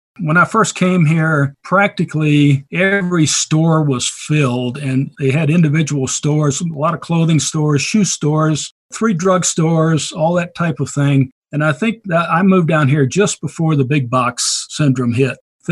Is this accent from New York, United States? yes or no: no; Mississippi, United States; also born or lived in Tennessee; Well, originally I was born down south and I was brought up down there, Mississippi, and then in Tennessee.